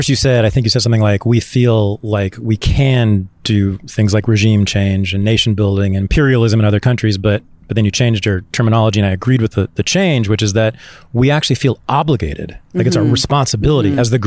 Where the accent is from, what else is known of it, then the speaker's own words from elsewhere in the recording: California, United States; when I was growing up in the Bay Area in the 70s and 80s, you know, we talked constantly about Central America.